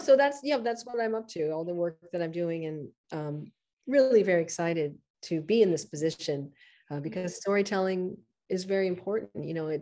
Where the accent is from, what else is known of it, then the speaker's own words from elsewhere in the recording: St. Thomas, U.S. Virgin Islands; also born or lived in Boston / New York City; I was born in Boston, lived in New York City for a little bit, and then we moved to St. Thomas.